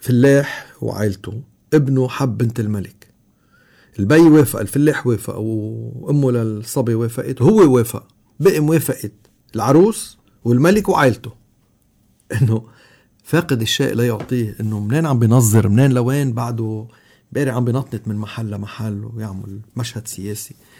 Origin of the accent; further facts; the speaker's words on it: Lebanon; أنا وياك نحن لبنانية ومسيحية وموارنة، وأنا وياك من زيت الضيعة